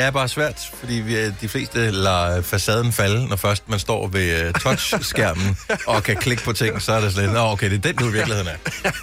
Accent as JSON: {"language": "Danish", "region": "Region of Southern Denmark", "country": "Denmark", "tie": "born or raised there", "said": "Nu er jeg opvokset på Fyn."}